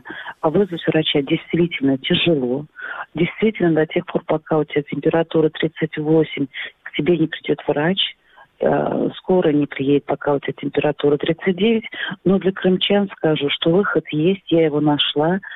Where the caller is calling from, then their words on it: Simferopol, Crimea, Ukraine; Я звоню из Симферополя, я гражданка Украины, которая не получала паспорт.